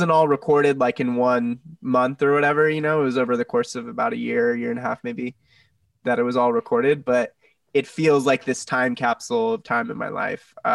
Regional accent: San Diego, California, United States; Born and raised in San Diego and in North County, which is, you know, a lot different than the city.

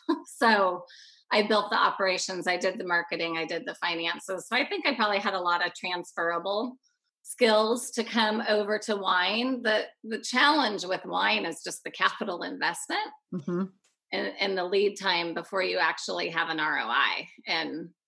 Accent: Oregon, United States; You know, I was born and raised in Oregon.

